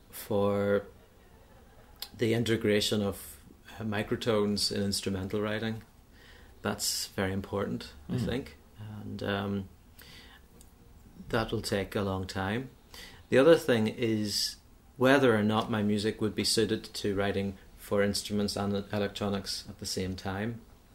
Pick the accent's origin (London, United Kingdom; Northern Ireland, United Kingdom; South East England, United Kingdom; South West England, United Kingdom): Northern Ireland, United Kingdom; I don't feel any awareness of being Northern Irish as a composer, in the same way that I don't feel any awareness of being Irish as a composer or British as a composer.